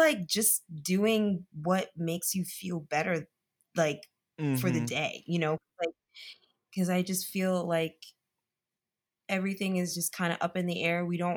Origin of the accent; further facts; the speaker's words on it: Perth Amboy, New Jersey, United States; No, I'm from Perth Amboy, New Jersey. Born and very raised.